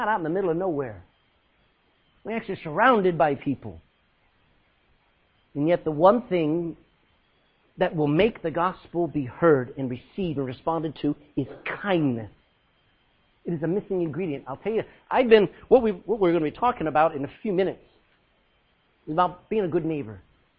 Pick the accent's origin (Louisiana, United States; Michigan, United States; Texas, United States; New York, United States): Texas, United States; moved away as an adult; now in Ireland; I says, no, I'm from Texas. I've been here 19 years, raised 5 kids, and I love Ireland.